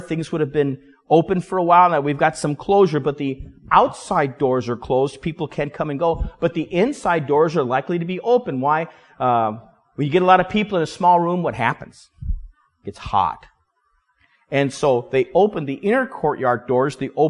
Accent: Colorado, United States; Not that there's not a Midwest accent, because I'm from Colorado. If you're an outsider, you're from Colorado.

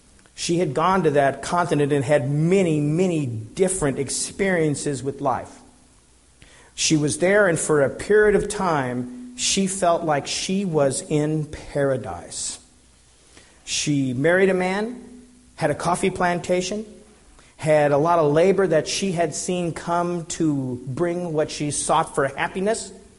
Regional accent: Denver, Colorado, United States; I'm from Denver, and I used to like to go outside of town around Golden and places and go into the caves, natural occurring caves.

